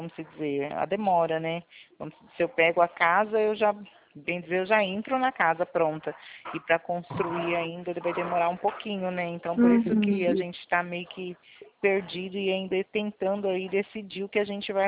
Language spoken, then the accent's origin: Portuguese; Presidente Prudente, São Paulo, Brazil; Não, eu sou de Presidente Prudente.